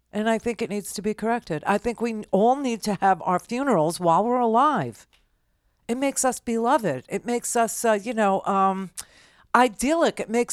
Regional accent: United States; It used to be like very fulfilling for me as an American.

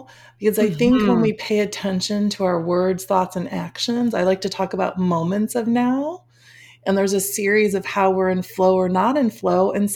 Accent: Schaumburg, Illinois, United States; I grew up in Schaumburg, Illinois.

